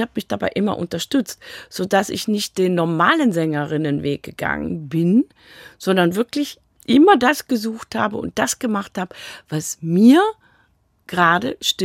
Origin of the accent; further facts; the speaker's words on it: Rhineland, Germany; also born or lived in Venezuela; also als Rheinländer hat man das vielleicht auch sowieso eher immer, das Glas eher halb voll als halb leer zu sehen.